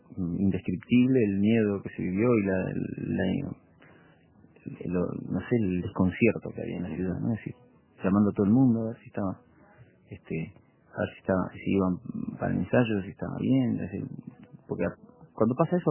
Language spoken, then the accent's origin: Spanish; San Lorenzo de El Escorial, Community of Madrid, Spain; que por cierto el tren que va para mi pueblo, que es San Lorenzo del Escorial, para en el Andén 2